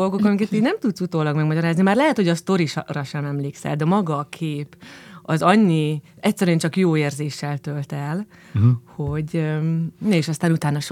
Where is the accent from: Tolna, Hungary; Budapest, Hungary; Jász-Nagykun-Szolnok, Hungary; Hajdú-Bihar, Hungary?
Jász-Nagykun-Szolnok, Hungary; Szolnok; Szolnoki vagyok